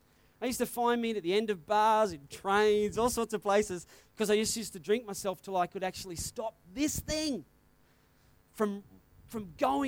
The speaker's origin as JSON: {"language": "English", "region": "New South Wales", "country": "Australia", "said": "Okay, now I know I'm from New South Wales"}